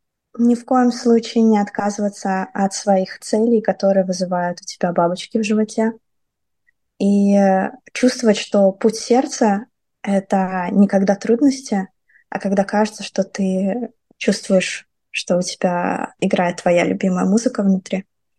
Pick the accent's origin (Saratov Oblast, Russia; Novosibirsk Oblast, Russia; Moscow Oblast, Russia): Saratov Oblast, Russia; Saratov; в моем родном городе. Я сделаю это в Саратове.